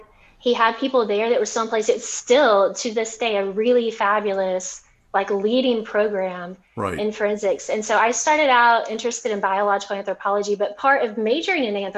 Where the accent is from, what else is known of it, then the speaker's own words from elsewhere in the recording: Tennessee, United States; I guess I would start with the fact that I grew up in East Tennessee, in the beautiful hills of East Tennessee.